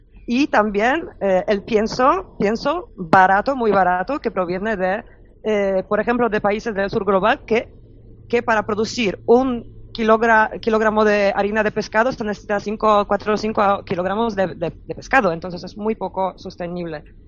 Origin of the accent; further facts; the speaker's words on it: Poland; en mi país, Polonia, que es extremo, un caso bastante extremo